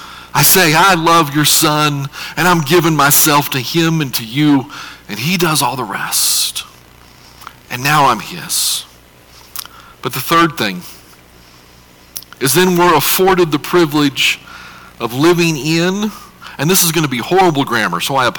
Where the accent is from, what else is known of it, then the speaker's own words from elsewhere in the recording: Utah, United States; because I grew up in Utah.